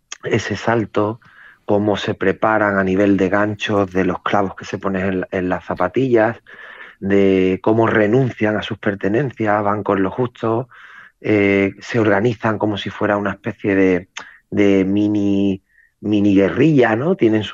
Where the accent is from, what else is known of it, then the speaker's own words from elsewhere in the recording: Jerez, Andalusia, Spain; es una peli que al fin y al cabo se hacía en Jerez. Y yo siempre he trabajado fuera y se hacía en mi tierra, en mi ciudad